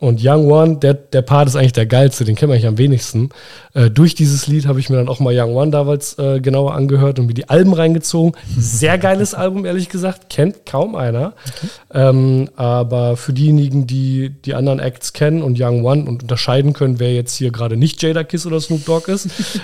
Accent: Berlin, Germany; Ich komme aus Berlin-Marzahn.

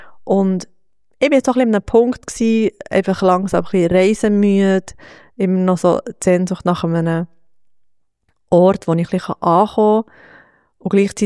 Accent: Switzerland; wir sind halt einfach gleich in der Schweiz aufgewachsen

